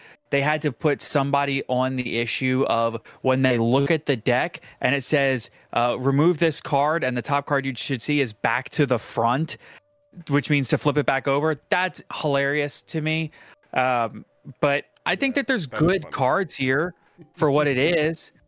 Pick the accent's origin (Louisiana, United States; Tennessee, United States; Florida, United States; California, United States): Louisiana, United States; New Orleans; Listen, I grew up in New Orleans. I feel that. We have literal parties at funerals.